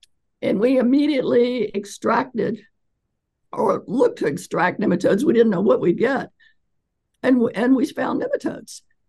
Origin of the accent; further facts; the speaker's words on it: East Coast, United States; I had a postdoc in Southern California, and I was from the East Coast, where there are lots of trees and forest, and I loved that.